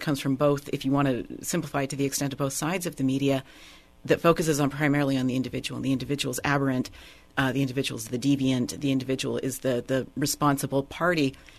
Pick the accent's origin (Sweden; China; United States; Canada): Canada; I am Canadian